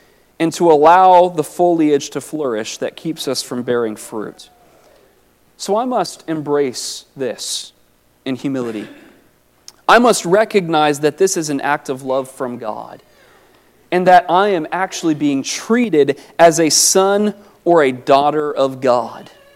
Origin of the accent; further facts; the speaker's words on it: Oregon, United States; I'm from Oregon. You can tell I don't sound like a Southerner.